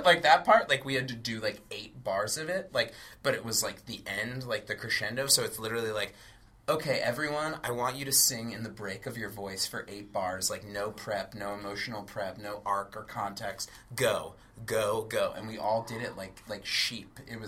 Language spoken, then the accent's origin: English; Wall Township, New Jersey, United States; No, I'm from the Jersey Shore. Like, I'm from Wall Township. Right. It's about an hour south of here. So I grew up